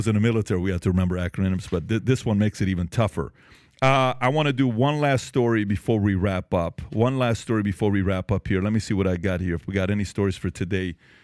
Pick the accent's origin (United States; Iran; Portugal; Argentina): Iran; English is a second language; moved away; also born or lived in Germany; I'm half Assyrian, half Armenian, born and raised in Iran, lived at a refugee camp in Germany